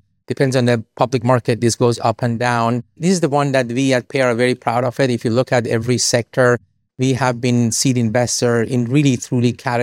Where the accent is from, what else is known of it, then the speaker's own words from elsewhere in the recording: Iran; English is a second language; moved away as an adult; So I grew up in Iran. I was 10 years old when the revolution happened, and then 12 years old when the war happened.